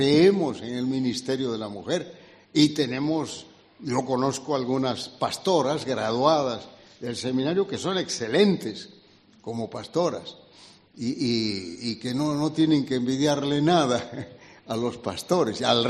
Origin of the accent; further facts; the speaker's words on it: Peru; Yo vengo del Perú, donde nuestra cultura es machista, es machista.